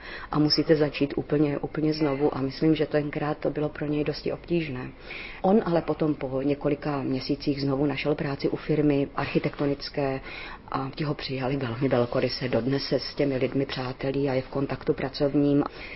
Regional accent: Moravia, Czechia; protože jsem z Moravy, tak já miluju lidové písničky

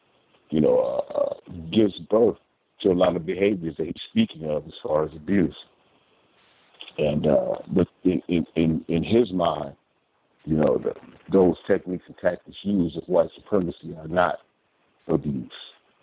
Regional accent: Nebraska, United States; I'm from Nebraska.

